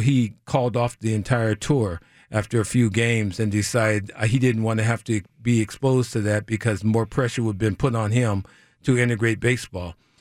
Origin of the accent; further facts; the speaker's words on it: Birmingham, Alabama, United States; born there; Well, the theme continues because I was born in Birmingham.